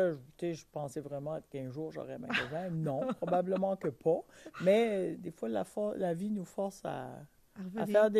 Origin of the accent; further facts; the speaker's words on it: New Brunswick, Canada; accent: New Brunswick; now in Baie-Saint-Paul, Canada; Non, je viens du Nouveau-Brunswick. Ça fait 21 ans que je suis établie à Baie-Saint-Paul. Puis, c'est ça. Moi, je viens du Nouveau-Brunswick en Acadie.